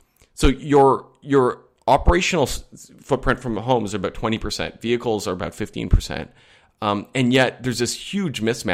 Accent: Alberta, Canada; I'm actually from Alberta, which is a part of Canada where the main industry is the fossil fuel industry.

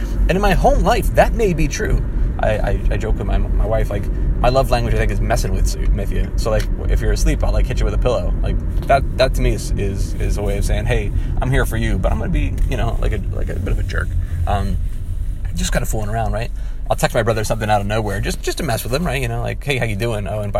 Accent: New Jersey, United States; I was raised in New Jersey, and that's probably all you need to know about me.

